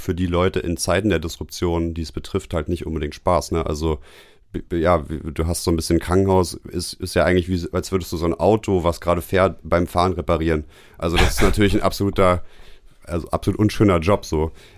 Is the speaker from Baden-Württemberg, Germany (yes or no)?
no; Potsdam, Brandenburg, Germany; born there; Ich bin gebürtiger Potsdamer.